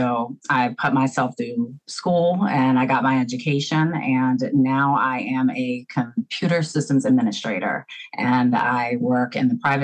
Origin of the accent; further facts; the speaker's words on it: Virginia, United States; Well, I'm actually from Virginia on the East Coast.